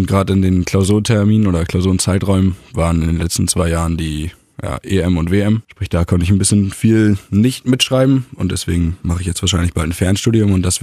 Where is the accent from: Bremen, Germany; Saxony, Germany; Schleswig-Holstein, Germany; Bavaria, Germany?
Schleswig-Holstein, Germany; Pinneberg; born there; Ja, ich bin in Pinneberg geboren